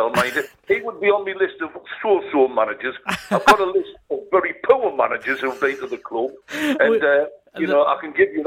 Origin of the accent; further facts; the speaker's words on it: Newcastle upon Tyne, North East England, United Kingdom; now in Chester-le-Street, United Kingdom; I'm originally from the West End of Newcastle, but I live in Chesterley Street